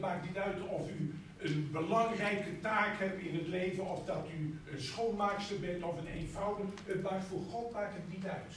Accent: Utrecht, Netherlands; born there; Geboren in Utrecht in de Otterstraat, bijna binnenstad.

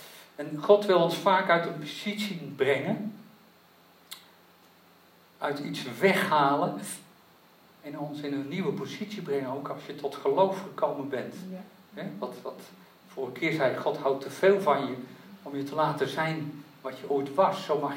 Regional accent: Zeist, Utrecht, Netherlands; wij zijn in Zeist opgegroeid en voor ons is Zeist een dorp. Ook al is het een heel groot dorp, Maar het is een dorp met dorpse gewoontes.

